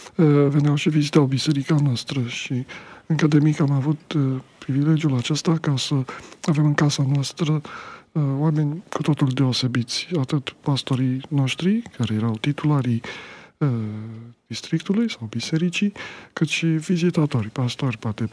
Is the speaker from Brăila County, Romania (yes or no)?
no; Slănic, Prahova, Romania; Am copilărit în Slănic și în orașul la 100 de kilometri de București, București, Ploiești, Slănic.